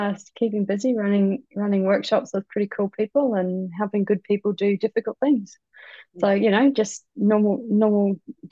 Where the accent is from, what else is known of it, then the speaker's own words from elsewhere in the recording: New Zealand; now in Australia; So I'm a Kiwi, so a New Zealander, for those of you who aren't familiar with what a Kiwi is. But I live in Australia, so I've been living in Australia for 20 years.